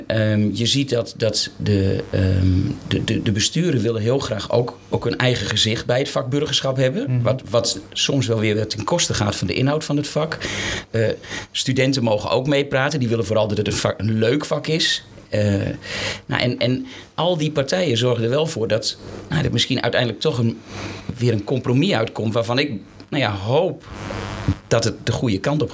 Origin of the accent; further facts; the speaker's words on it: northern Netherlands, Netherlands; je hoort aan mijn accent, ik kom weer uit het noorden